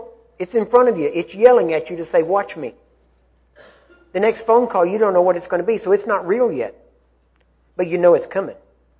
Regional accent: Texas, United States; You know, I'm a Texan, so yeah, of course I want to watch The Alamo.

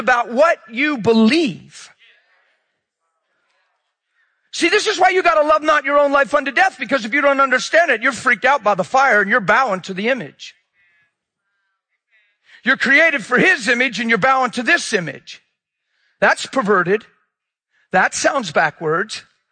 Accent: New York City, New York, United States; I don't know about you, but I grew up in New York City.

